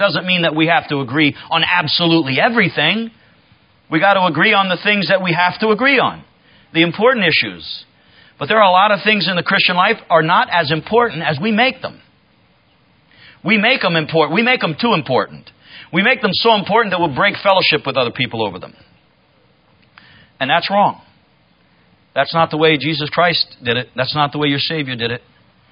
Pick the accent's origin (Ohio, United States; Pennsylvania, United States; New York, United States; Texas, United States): Ohio, United States; And so we moved away. I grew up in Ohio, kind of like, rural Ohio.